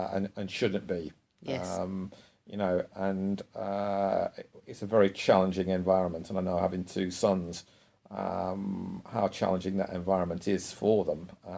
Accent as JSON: {"language": "English", "region": "North West England", "country": "United Kingdom", "moved": "as an adult", "lives_now": "London, United Kingdom", "said": "Well, I came from the Northwest. I've only lived here for 20 years."}